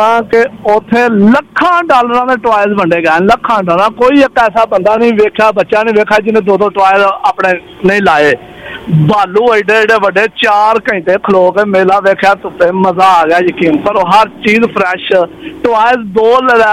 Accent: Pakistan; ਮੈਂ ਪਾਕਿਸਤਾਨ ਤੋਂ ਹਾਂ।

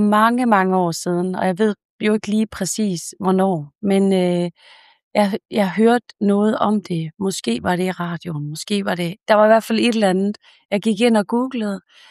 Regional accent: Esbjerg, Region of Southern Denmark, Denmark; jeg er esbjergenser af hjertet. Jeg elsker havet.

